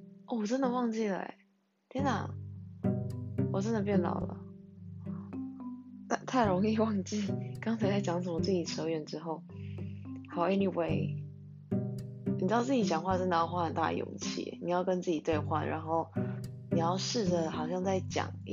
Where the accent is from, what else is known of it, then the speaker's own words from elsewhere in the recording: New Taipei, Taiwan; 但我们新北人住在新北市，很不会自己说哦，我是新北人。我们大部分都只会说台北人